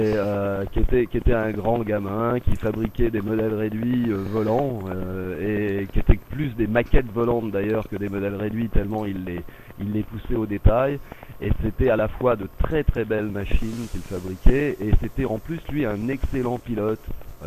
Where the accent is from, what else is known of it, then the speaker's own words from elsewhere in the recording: Les Mureaux, Île-de-France, France; J'ai grandi dans une banlieue très populaire qui est j'ai grandi au Mureau. Ma mère, pour que ça fasse plus joli sur mon passeport, est allée me faire naître à Saint-Germain-en-Laye.